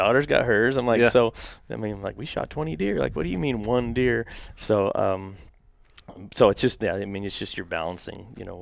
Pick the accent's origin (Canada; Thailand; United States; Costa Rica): United States; Washington; Yeah. So I grew up in Washington State, up in the Cascades.